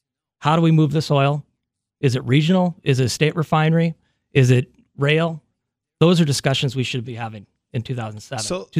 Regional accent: Dickinson, North Dakota, United States; I graduated from Dickinson High School in 1993. I was born and raised in Dickinson. Family still lives there. My dad still ranches the same ranch we've had since 1927.

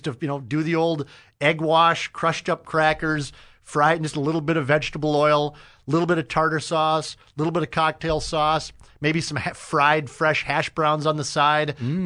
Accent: Carlos, Minnesota, United States; I'm a rube from Carlos, Minnesota

